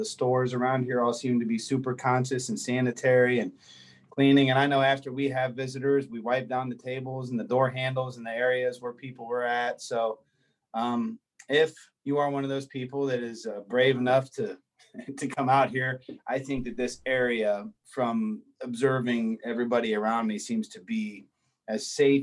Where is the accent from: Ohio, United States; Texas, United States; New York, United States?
Ohio, United States; Stow; I remember coming here a lot. I grew up in Stowe, but for whatever reason, we used to hang out here at the river.